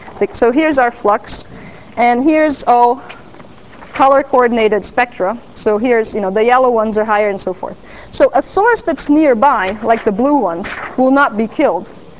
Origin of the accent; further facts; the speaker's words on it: Brazil; I come from Brazil, so I should put it this way.